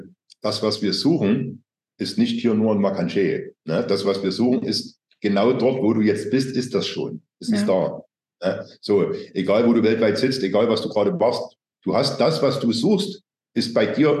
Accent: East Germany, Germany; ich bin in der DDR aufgewachsen

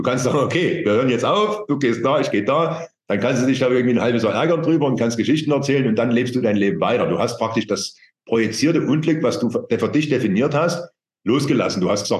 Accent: East Germany, Germany; ich bin in der DDR aufgewachsen

